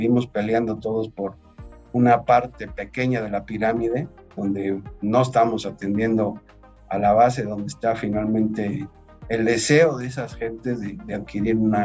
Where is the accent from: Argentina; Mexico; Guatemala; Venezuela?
Mexico; tenemos que aprovechar como país, como mexicanos